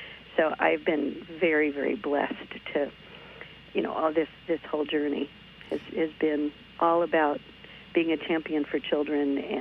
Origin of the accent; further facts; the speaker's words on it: Midwest, United States; also born or lived in Iowa / Minnesota / Wisconsin / Illinois; Well, I was born in Iowa and raised all around the Great Lakes, spent time in Minnesota, Wisconsin, Illinois, Indiana. So I'm a Midwesterner from the roots.